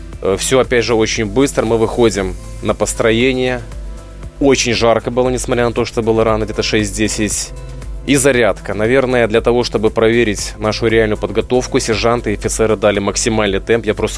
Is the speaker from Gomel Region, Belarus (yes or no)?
yes; Gomel, Gomel Region, Belarus; в родной город Гомель, где до сих пор служу на военно-транспортном факультете.